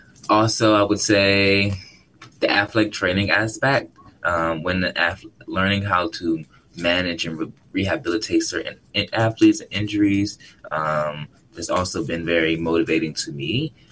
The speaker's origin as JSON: {"language": "English", "town": "Washington", "region": "District of Columbia", "country": "United States", "tie": "born or raised there", "said": "I am born and raised in Washington, D.C. I am a city kid at nature."}